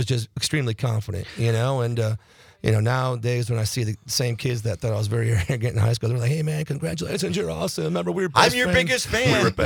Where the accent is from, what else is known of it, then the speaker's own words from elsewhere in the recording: Buffalo, New York, United States; I grew up in Buffalo, New York. He was a Buffalo fireman